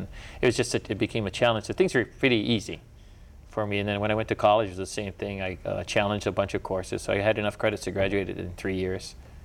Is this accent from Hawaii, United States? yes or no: yes; Kailua, Hawaii, United States; In the days when I was growing up in Kailua, not too many men were dancing anywhere